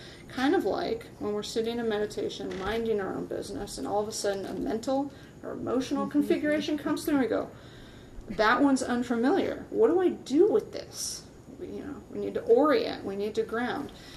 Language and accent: English; United States; That was me being an American woman tourist.